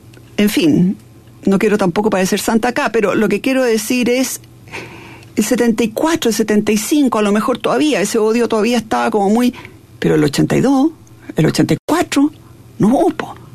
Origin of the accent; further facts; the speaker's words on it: Chile; moved away; Yo me fui a principios del 72 de Chile, volví a fines del 74... Y cuando volví era otro país.